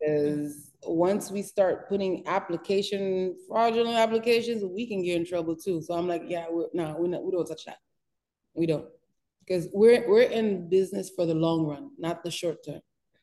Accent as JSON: {"language": "English", "country": "United States", "tie": "born there", "said": "Being the fact that I was born here in the United States, both my parents are Haitian."}